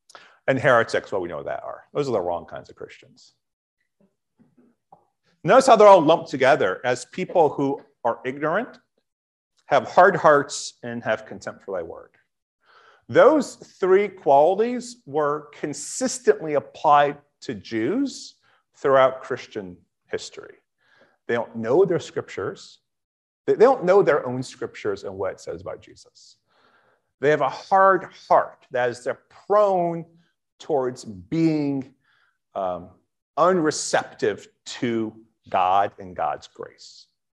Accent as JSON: {"language": "English", "region": "New England", "country": "United States", "said": "And I'm from New England. We didn't have professional college football."}